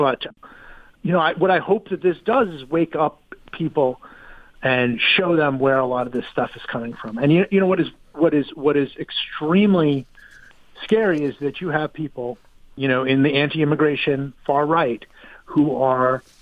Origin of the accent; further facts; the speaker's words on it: United States; I felt, as an American, ashamed of the place that we were